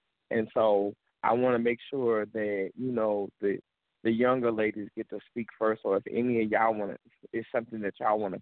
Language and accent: English; Louisiana, United States; I'm representing from that boot, the good Louisiana. You know, I was born in the Crescent, but I was raised in the woods and the whole boot is my hood.